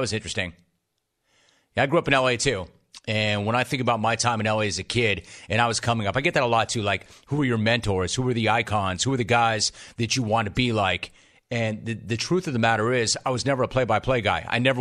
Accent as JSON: {"language": "English", "region": "California", "country": "United States", "tie": "born or raised there", "said": "That was the one thing about growing up in the San Fernando Valley, 818 for life."}